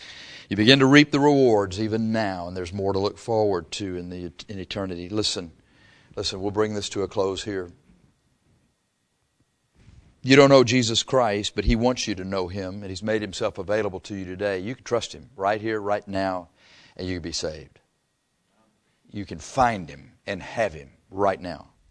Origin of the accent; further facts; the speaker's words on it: Texas, United States; It's because I wear boots and I'm from Texas.